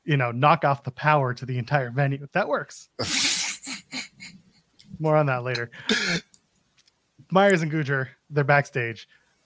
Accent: Canada; As a Canadian, I didn't like it. I speak for all Canadians

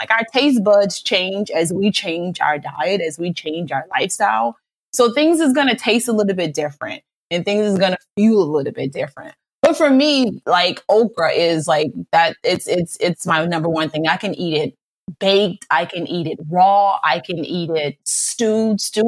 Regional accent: New Orleans, Louisiana, United States; But I'm from New Orleans, right? And so food has always been.

